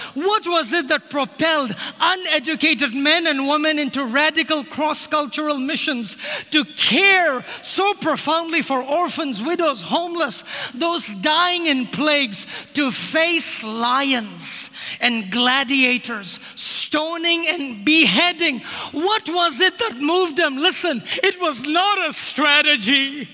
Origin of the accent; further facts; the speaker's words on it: India; I grew up in India, and my people were unreached people groups. They were called Nagas. This is my people in India.